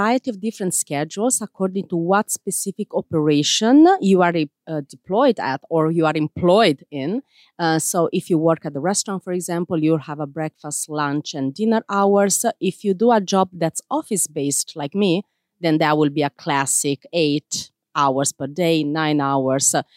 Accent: Italy; Yes, indeed. We have crew members from a variety of countries, 50 plus, and I am from Italy specifically.

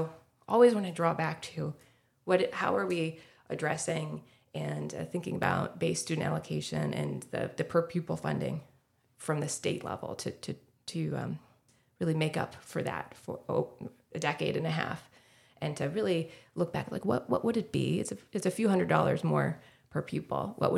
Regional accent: Tampa, Florida, United States; now in Sarasota, United States; I grew up in Tampa Bay. And as you said, I was around the country for a little bit and wanted to come home to Florida, and kind of found myself in Sarasota.

